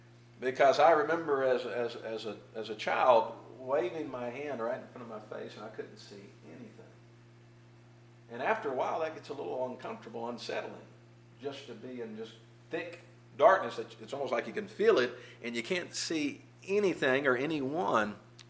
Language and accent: English; Kentucky, United States; as I think back to my youth growing up in Kentucky and the first time I visited Mammoth Cave.